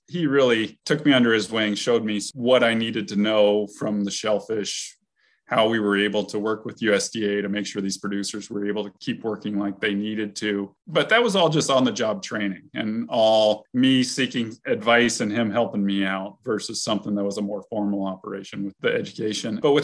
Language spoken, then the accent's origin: English; Shelton, Washington, United States; I was born and raised in Shelton, Washington. That's out on the West Coast near Olympia. Both of my parents were veterinarians.